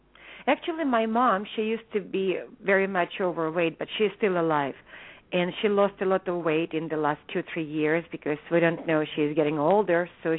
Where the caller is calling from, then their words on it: California, United States; I'm calling from California.